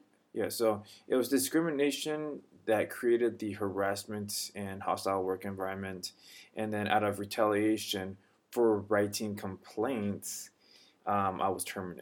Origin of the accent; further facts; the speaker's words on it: California, United States; I grew up around California, and then I end up working in California.